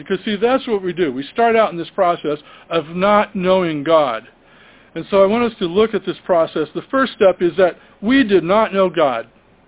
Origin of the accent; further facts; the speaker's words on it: Toledo, Ohio, United States; kids I grew up with in the Toledo, Ohio congregation